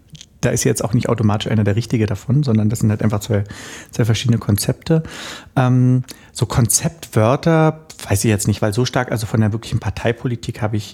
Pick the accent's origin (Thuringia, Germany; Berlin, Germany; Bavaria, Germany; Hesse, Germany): Berlin, Germany; born there; ich bin ja in der DDR geboren, beziehungsweise in Ost-Berlin, gar nicht so weit von hier entfernt. Ich glaube, ich bin so irgendwie so 500 Meter oder so oder 1000 Meter von hier entfernt geboren, in Friedrichshain. Und ich habe 11 Jahre DDR mitbekommen.